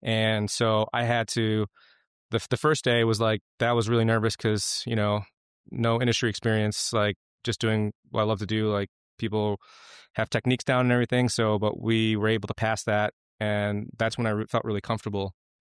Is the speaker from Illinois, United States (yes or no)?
yes; Chicago, Illinois, United States; I grew up here in Chicago. I was born and raised in Chicago, West Rogers Park, so not too far from where you used to live.